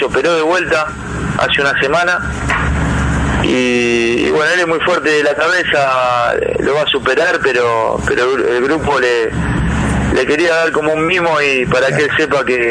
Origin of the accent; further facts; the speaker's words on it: Villa Madero, Buenos Aires Province, Argentina; Sí, yo nací en Villa Madero, en un barrio acá en provincia, sí, en La Matanza. Me crié acá, hice una infancia acá, mi papá italiano. Mi mamá, hija de italiana, de italianos también, una cultura plenamente italiana.